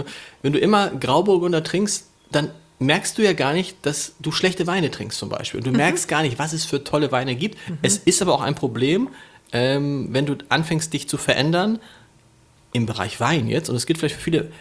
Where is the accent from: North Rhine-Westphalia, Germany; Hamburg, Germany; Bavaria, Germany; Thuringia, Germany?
Hamburg, Germany; Harburg; Ich komme aus Harburg.